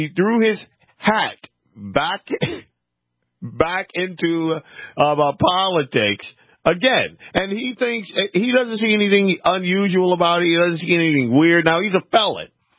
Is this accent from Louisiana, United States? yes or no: yes; Louisiana, United States; So, me growing up in Louisiana, I heard a lot of stories about our governor, Edwin Edwards.